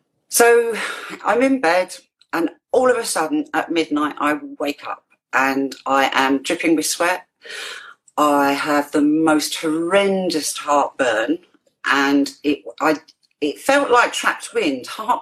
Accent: East of England, United Kingdom; I'm from Cambridgeshire in the UK.

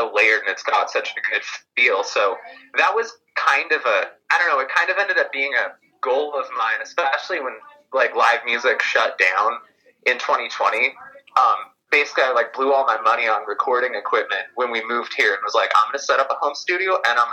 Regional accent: Spokane, Washington, United States; moved away as an adult; also born or lived in California / Texas / Chicago; So, born and raised Spokane, Washington.

